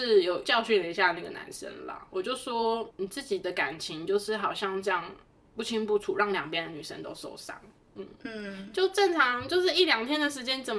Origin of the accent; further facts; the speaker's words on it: Taiwan; 我们都是台湾的同学